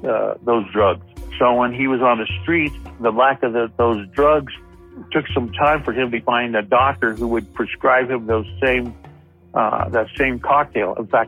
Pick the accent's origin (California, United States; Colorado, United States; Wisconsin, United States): California, United States; Compton; And he trusted me because I grew up in Compton.